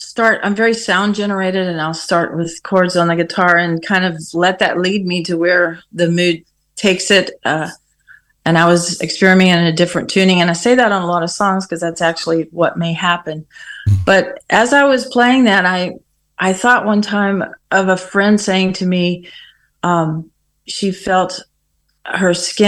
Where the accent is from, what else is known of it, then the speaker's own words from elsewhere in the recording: Texas, United States; I've been a Texas girl all my life, so I'm sure you can tell that as well.